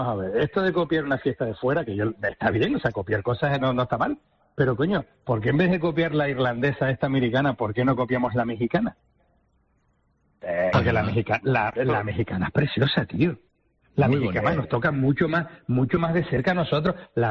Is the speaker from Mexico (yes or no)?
no; Canary Islands, Spain; yo soy canario